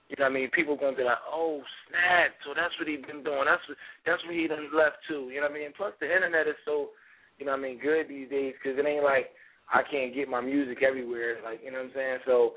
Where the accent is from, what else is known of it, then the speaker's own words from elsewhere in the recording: Philadelphia, Pennsylvania, United States; I'm like, nah, I'm from Philly, like, you know what I mean?